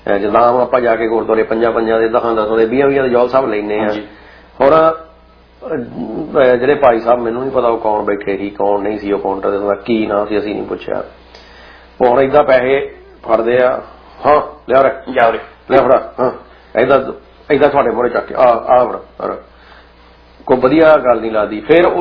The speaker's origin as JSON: {"language": "Punjabi", "region": "Punjab", "country": "India", "moved": "yes", "said": "ਫਿਰ ਹੁਣ ਦੂਜਾ ਇਹ ਆ ਕਿ ਅਸੀਂ ਸਾਰੇ ਪੰਜਾਬ ਤੋਂ ਆਏ ਹਾਂ"}